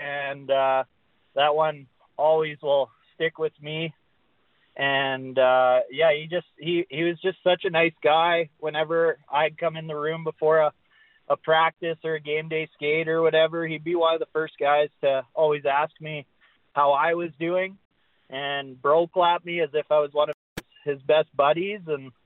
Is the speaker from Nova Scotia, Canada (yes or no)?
no; Lethbridge, Alberta, Canada; I'm from Lethbridge.